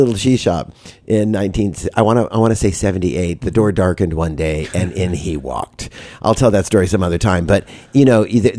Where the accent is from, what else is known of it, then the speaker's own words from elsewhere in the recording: California, United States; but I grew up in the Valley, and I had an aunt who was a gal Friday at William Morris.